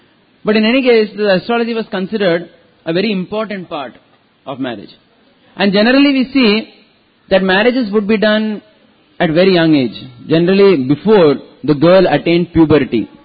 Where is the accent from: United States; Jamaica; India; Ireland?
India; Mumbai, Maharashtra; I was born and brought up in Bombay till 12th standard.